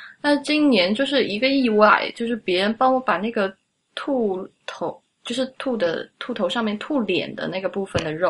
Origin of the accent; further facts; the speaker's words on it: Sichuan, China; moved away; 因为我是四川人嘛。那我出了四川以后，我真的很难在其他任何一个区域吃到兔子。